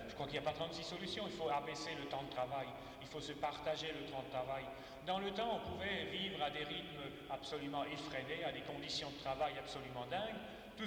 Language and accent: French; Grand Est, France; pas seulement chez nous en Alsace